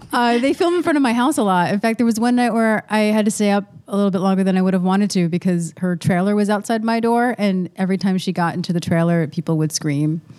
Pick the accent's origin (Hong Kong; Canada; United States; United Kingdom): United States; New Jersey; accent: Jersey; I think it's an accent thing. It's probably my Jersey accent.